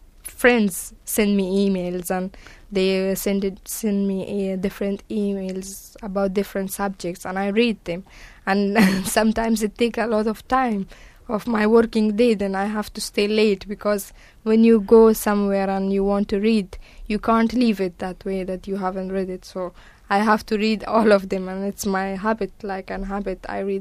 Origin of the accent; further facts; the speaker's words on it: Afghanistan; English is a second language; now in London, United Kingdom; I'm studying in English.